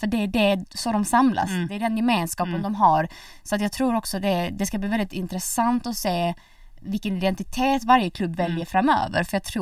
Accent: Malmö, Skåne, Sweden; i och med att jag kommer från Malmö, och jag liksom ser att det är klart att det finns ett jättefotbollsintresse i Malmö.

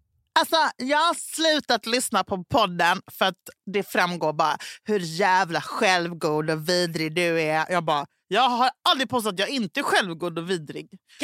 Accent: Denmark; jag är ju dansk

